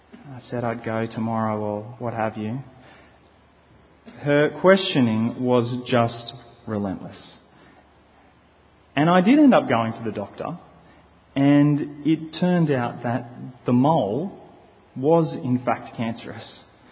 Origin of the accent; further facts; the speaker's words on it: Port Macquarie, New South Wales, Australia; Now, I grew up near Port Macquarie and spent a lot of time in the sun. We went to the beach every morning before school